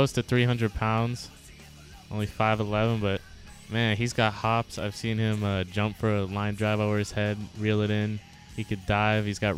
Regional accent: San Francisco, California, United States; born there; I mean, I was born in San Francisco. The Giants are my local team.

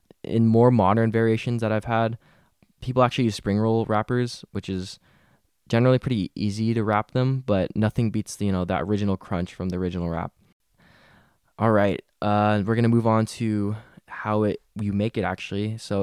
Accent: Philippines; a personal story on its meaning to me, being Filipino.

